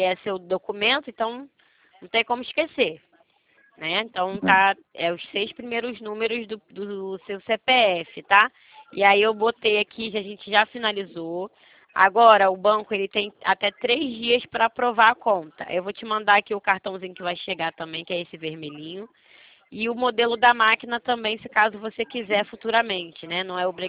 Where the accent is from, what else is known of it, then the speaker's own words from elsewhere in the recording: Rio de Janeiro, Brazil; Eu sou carioca. Rio de Janeiro.